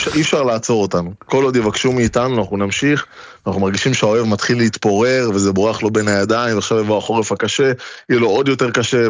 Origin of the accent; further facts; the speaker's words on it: Oranit, Judea and Samaria Area, Israel; באורנית, בשומרון.